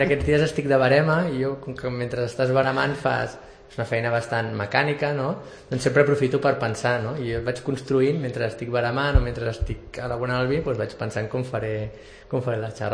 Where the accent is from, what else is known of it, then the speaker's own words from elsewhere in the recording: Vilassar, Catalonia, Spain; en aquest cas és de Vilassar, que és el meu poble